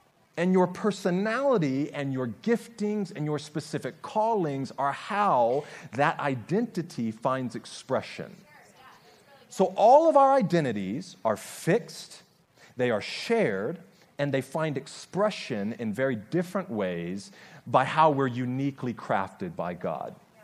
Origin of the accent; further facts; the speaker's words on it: United States; You could see that I live in Georgia. I'm an American.